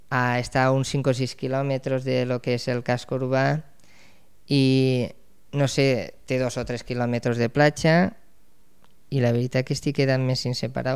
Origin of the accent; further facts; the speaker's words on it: Sueca, Valencian Community, Spain; Tot el que són camps d'arròs, el terme de Sueca és molt gran, no s'ha creat indústria.